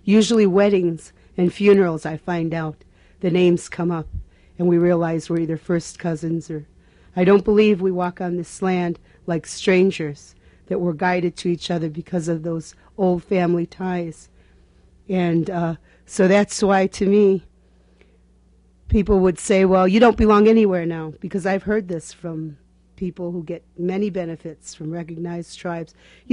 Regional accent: Chicago, Illinois, United States; Well, being born and raised in Chicago, with one grandmother relocated to Fort Dodge, Iowa

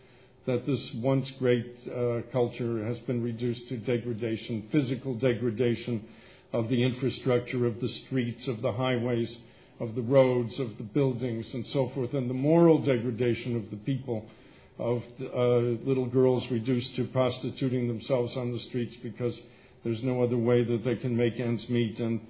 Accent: Los Angeles, California, United States; moved away as an adult; As many of you probably do not know, Los Angeles is my hometown. I was born here at Good Samaritan Hospital a very long time ago. My father worked for Walt Disney, so there is no more pure Southern Californian than I.

